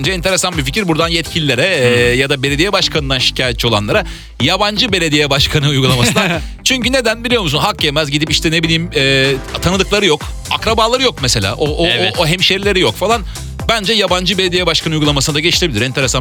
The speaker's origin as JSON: {"language": "Turkish", "town": "Antakya", "region": "Hatay", "country": "Turkey", "lives_now": "Istanbul, Turkey", "said": "Antakyalı evet, bir özelliğim var mı bilmiyorum."}